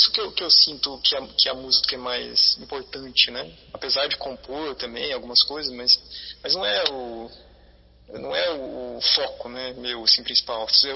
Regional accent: São José dos Campos, São Paulo, Brazil; born there; also born or lived in Assis / Londrina; now in Ilhabela, Brazil; eu nasci em São José dos Campos.

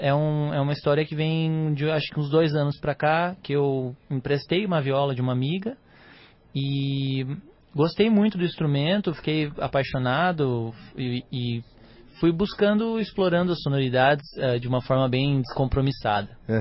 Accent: Maringá, Paraná, Brazil; born there; now in Curitiba, Brazil; Então, eu nasci em Maringá, no interior do estado, mas moro em Curitiba há muito tempo, então já me considero curitibano

